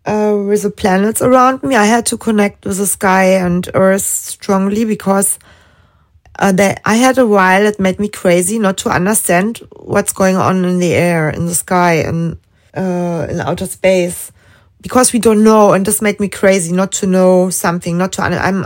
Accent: Lichtenrade, Berlin, Germany; English is a second language; I was growing up in Lichtenrade. It's more living area, it's not in the center. So I didn't have the center life. It was like more living area, forest.

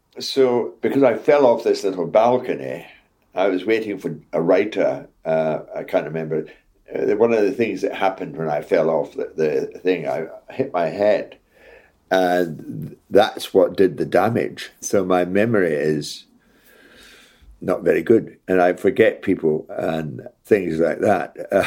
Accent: Scotland, United Kingdom; accent: broad Scottish; And when I was in RADA, my accent was Scottish, broad Scottish.

